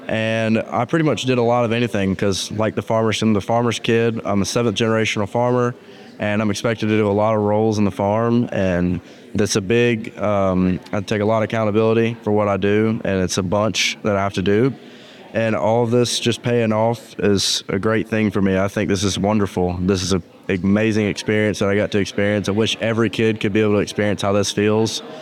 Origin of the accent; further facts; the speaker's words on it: Madison, Georgia, United States; I'm from Morgan County, which is also Madison, Georgia.